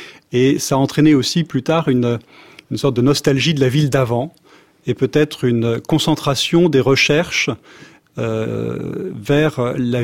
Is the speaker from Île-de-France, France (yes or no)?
yes; Paris, Île-de-France, France; moved away as an adult; now in Le Havre, France; Je suis arrivé au Havre il y a 23 ans exactement. Je suis parisien d'origine, né à Paris, ayant grandi à Paris.